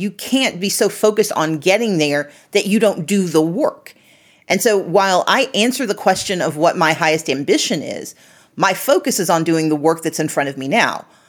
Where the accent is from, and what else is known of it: Mississippi, United States; born or raised there; also born or lived in Georgia